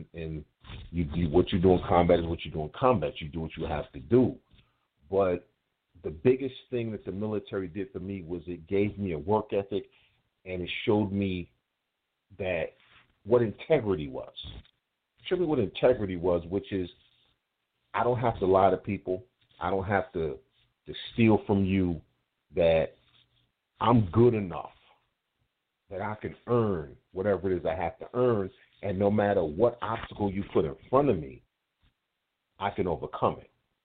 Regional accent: Brooklyn, New York, United States; Now, again, I'm from Brooklyn. I know nothing about the Navy except that they got submarines.

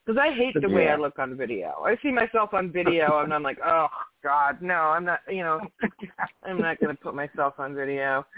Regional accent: Minnesota, United States; moved away as an adult; now in Salem, United States; I'm born and raised in Minnesota, but moved to Oregon when I was 23, and I'm in Salem now, and I'm 50.

